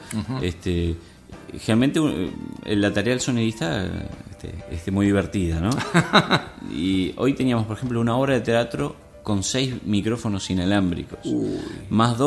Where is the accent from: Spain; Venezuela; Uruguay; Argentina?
Uruguay; Nosotros, para ustedes, seguramente tenemos un acento muy raro. Bueno, somos uruguayos, con la eche bien fuerte.